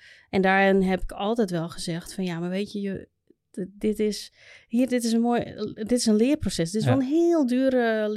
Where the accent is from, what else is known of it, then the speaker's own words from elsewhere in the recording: Indonesia; Ik kom uit Indonesië.